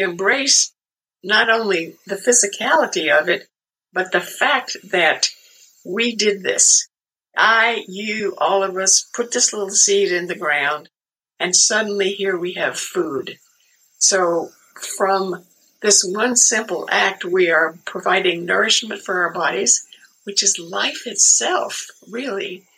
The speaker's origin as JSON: {"language": "English", "region": "South Carolina", "country": "United States", "tie": "born there", "said": "I was born in South Carolina, and both of my parents grew up in a very small town in the rural part of the state where everybody was a farmer and everybody had a vegetable garden."}